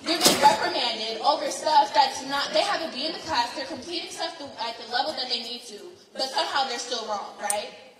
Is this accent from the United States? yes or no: yes; Cleveland, Ohio, United States; born there; So I was born here in Cleveland.